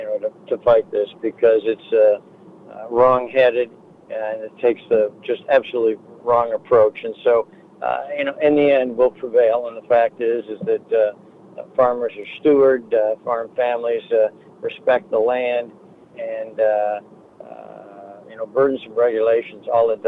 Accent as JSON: {"language": "English", "town": "Midland", "region": "Michigan", "country": "United States", "tie": "born or raised there", "said": "We grew up in Midland, went to the same bus stop"}